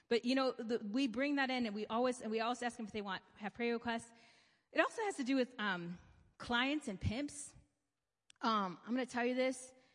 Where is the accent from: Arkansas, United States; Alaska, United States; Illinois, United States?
Illinois, United States; Chicago; okay, so I'm from Chicago. There you go. So anyway, I'm from the suburbs, but yeah, it's from that area.